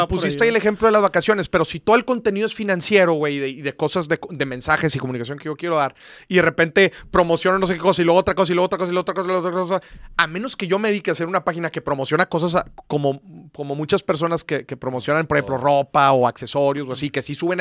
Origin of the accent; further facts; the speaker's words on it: Monterrey, Nuevo León, Mexico; Todos aquí somos de Monterrey, tú eres de Saltillo.